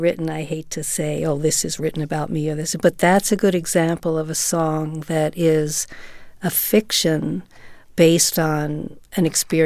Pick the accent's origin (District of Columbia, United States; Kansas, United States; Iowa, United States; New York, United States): New York, United States; New York City; because I was from New York City also, you know